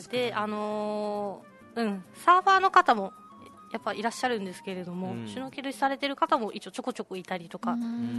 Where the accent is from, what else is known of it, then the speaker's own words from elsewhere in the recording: Okinawa, Japan; 私ね、沖縄生まれ沖縄育ちで来てるんですけど